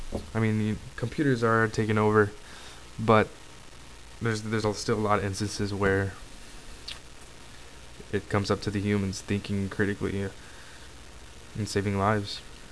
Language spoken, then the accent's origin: English; Heidelberg, Baden-Württemberg, Germany; I'm from Heidelberg, Germany. I lived half my life in Germany. My dad is in the army. He was stationed in Germany and he met my mom there.